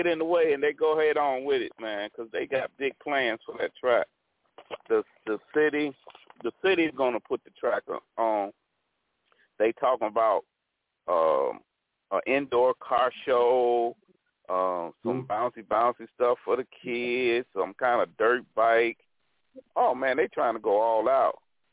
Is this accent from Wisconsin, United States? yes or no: no; Arkansas, United States; Arkansas.